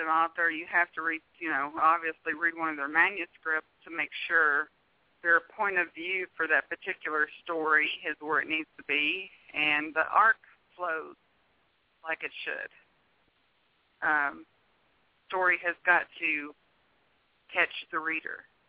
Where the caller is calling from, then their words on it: Wyoming, United States; I'm actually calling from Wyoming, and I guarantee you it is colder here than there.